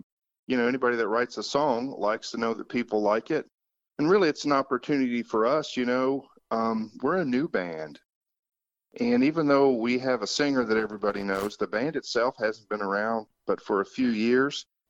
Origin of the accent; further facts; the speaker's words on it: Kentucky, United States; and I grew up in Kentucky, as you know, and of course, bluegrass is very popular here